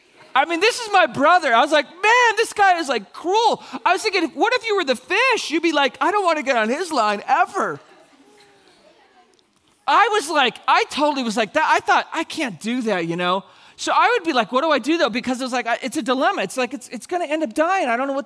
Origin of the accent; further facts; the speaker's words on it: California, United States; I grew up in Northern California.